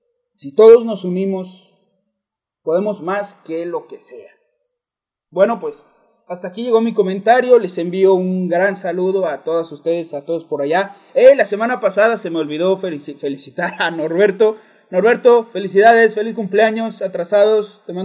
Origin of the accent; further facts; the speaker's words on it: Mexico; como mexicanas y mexicanos tenemos que movilizarnos conscientemente